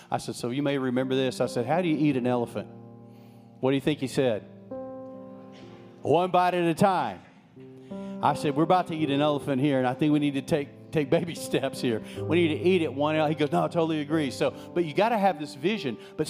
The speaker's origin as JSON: {"language": "English", "region": "Texas", "country": "United States", "tie": "born or raised there", "said": "Remember, I was raised in West Texas. We had no water. We had stock tanks. That was our lakes."}